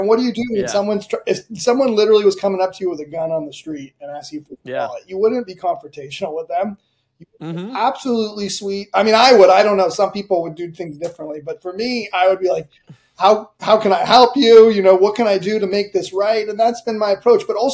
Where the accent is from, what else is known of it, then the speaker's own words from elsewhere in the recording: Canada; now in United States; part of what drove me to become a doctor is I'm from Canada